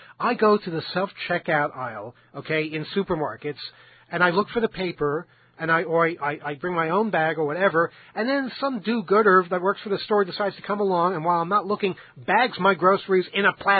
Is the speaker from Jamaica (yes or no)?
yes; Jamaica; I grew up in Jamaica